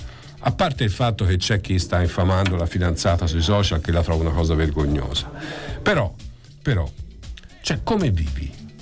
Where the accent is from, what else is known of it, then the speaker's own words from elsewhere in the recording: Florence, Tuscany, Italy; Io sono fiorentino